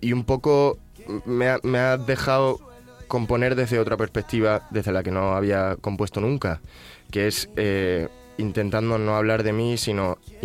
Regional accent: Badajoz, Extremadura, Spain; Soy de Badajoz, sí.

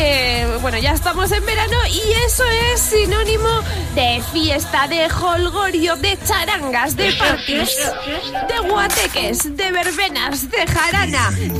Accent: Luarca, Asturias, Spain; Mi pueblo es Luarca.

